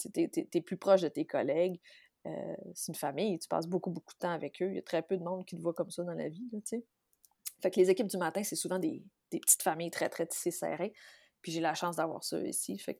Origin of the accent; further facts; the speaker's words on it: Saguenay, Quebec, Canada; moved away; je suis vraiment née l'autre côté de la rue. Mes parents sont toujours au Saguenay. Ma famille, dans son entièreté, est toujours au Saguenay. J'ai grandi au Saguenay. Mes parents habitent toujours la maison de mon enfance.